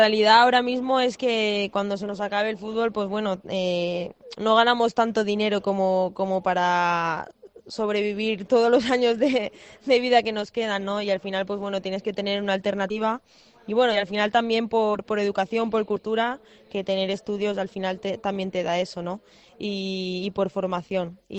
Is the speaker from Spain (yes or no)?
yes; Ayelo de Malferit, Valencian Community, Spain; Ayelo de Malferit, el pueblo